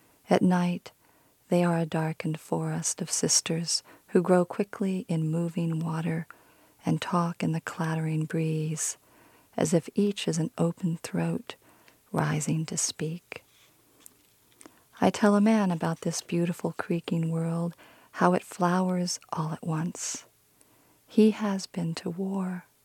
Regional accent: Oregon, United States; I was raised the in the Pacific Northwest in Oregon, between the border of Oregon and California in the Plumas National Forest.

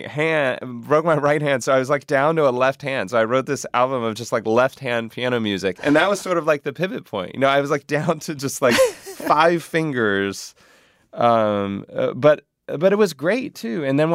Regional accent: North Carolina, United States; and I'm from North Carolina, and spending time with them has made me realize

